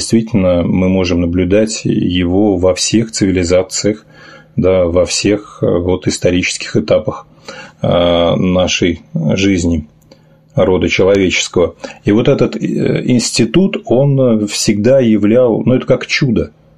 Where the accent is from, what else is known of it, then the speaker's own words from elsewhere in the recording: Saint Petersburg, Russia; я вот из Санкт-Петербурга